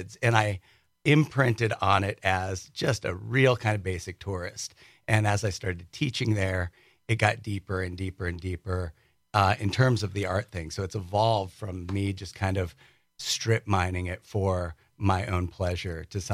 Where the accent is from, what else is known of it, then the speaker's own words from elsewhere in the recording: Brooklyn, New York, United States; now in Wisconsin, United States; So Door County for me, I'm an implant. I came here from Brooklyn.